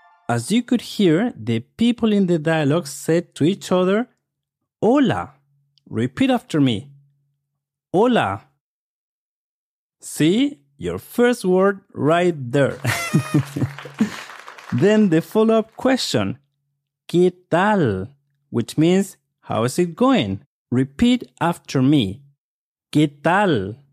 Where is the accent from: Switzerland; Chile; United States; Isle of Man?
Chile; I'm from Chile, South America, and I'll be your Spanish tutor in this podcast.